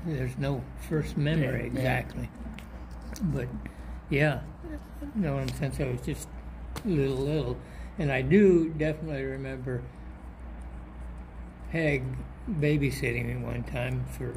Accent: Heppner, Oregon, United States; born and raised in Heppner, Oregon, here with my cousins.

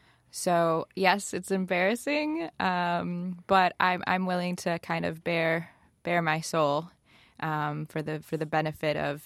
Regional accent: Lansing, Michigan, United States; Yeah. So I grew up in Lansing, Michigan. My mom was a single parent.

